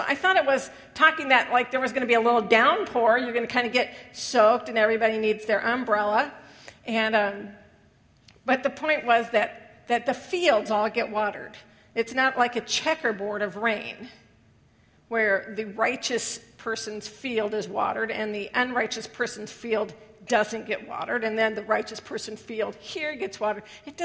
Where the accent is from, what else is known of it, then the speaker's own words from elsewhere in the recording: California, United States; Now, when I was a kid growing up, now I grew up in California, and it's a lot of agriculture wherever you grow up in California, but I wasn't really connected with that kind of thinking.